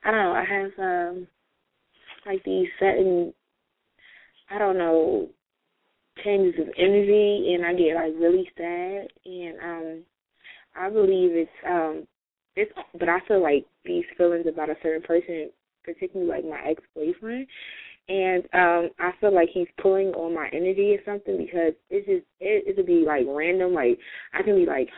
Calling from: Atlanta, Georgia, United States

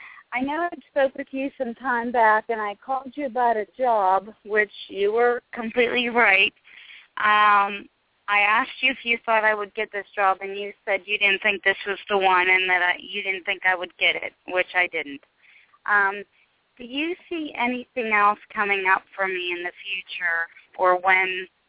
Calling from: Pennsylvania, United States; Well, I'm calling from Pennsylvania.

